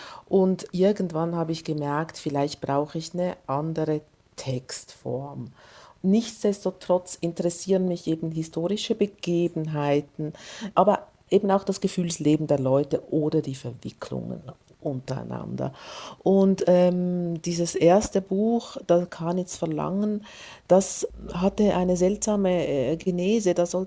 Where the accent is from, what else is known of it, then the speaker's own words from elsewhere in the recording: Switzerland; auf die ich als Schweizerin, war das sicher anders, als wenn das jetzt eine Deutsche gewesen wäre